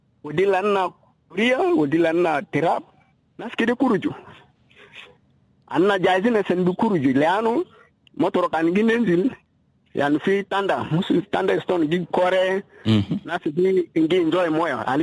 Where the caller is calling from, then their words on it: Juba, Central Equatoria, South Sudan; from Gudele.